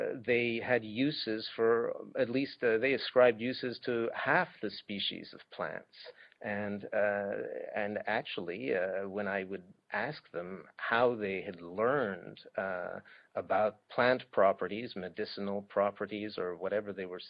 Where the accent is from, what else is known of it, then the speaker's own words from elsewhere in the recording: Switzerland; and I grew up in Switzerland, so I'd actually had some experience with it.